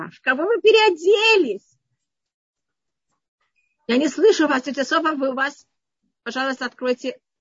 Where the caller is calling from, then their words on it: Jerusalem, Jerusalem District, Israel; Из Иерусалима.